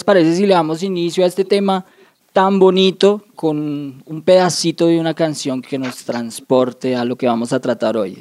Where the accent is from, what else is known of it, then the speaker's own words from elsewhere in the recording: Colombia; a esas raíces de nosotros como colombianos